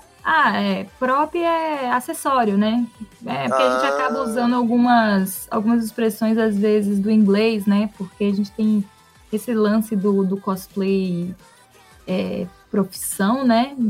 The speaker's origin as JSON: {"language": "Portuguese", "region": "Minas Gerais", "country": "Brazil", "said": "E eu ainda sou mineira, então a gente tem uma parcela de representatividade aqui de Minas."}